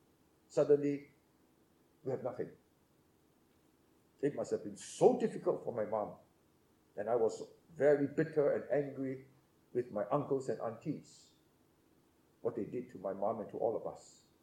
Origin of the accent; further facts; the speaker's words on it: Seremban, Negeri Sembilan, Malaysia; When we were growing up in Seremban, my dad was a multi-millionaire